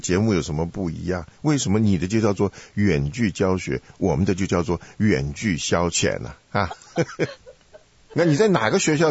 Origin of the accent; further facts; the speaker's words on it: Taiwan; 从小在台湾有萤火虫嘛，我们台湾的萤火虫是黑黑的然后黄色的